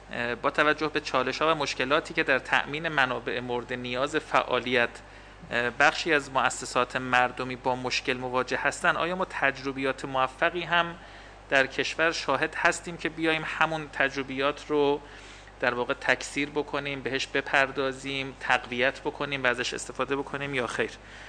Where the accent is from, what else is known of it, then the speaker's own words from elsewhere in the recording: Zanjan, Zanjan Province, Iran; ما موفق شدیم در شهر خودمون، شهر زنجان